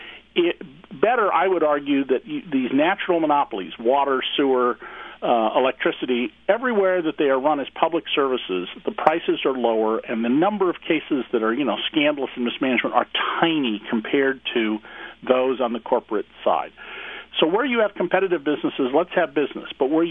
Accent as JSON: {"language": "English", "region": "California", "country": "United States", "tie": "born or raised there", "said": "So I grew up mostly down near Santa Cruz."}